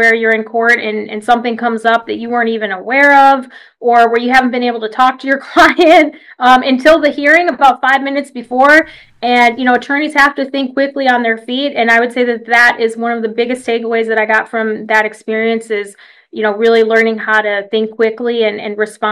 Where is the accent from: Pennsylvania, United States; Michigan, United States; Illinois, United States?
Michigan, United States; So, you know, I'm from Michigan